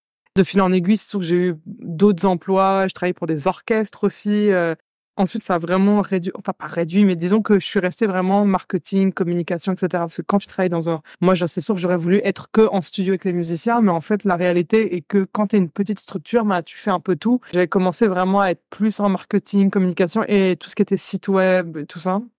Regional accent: France; now in Montreal, Canada; Oui, je suis française.

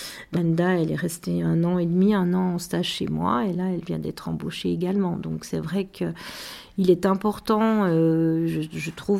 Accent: Bourgogne-Franche-Comté, France; je suis revenue, donc on est quand même fidèles, et puis voilà, Médine Jura, c'est le Jura, donc je suis jurassienne. Nous sommes à Lons

